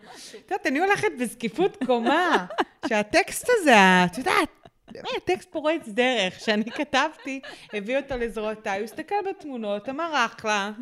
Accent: Nahariya, Northern District, Israel; אז גדלנו בנהריה והיינו משפחה שהיו לה תקופות יפות יותר ופחות, אבל משפחה עצמאית בפריפריה

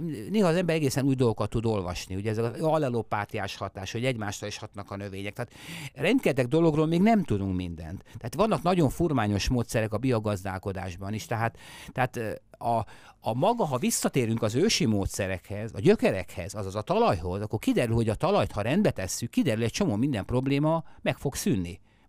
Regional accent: Budapest, Hungary; born there; Hát én a temetőben ott születtem a Kerepesi temetővel szembe is

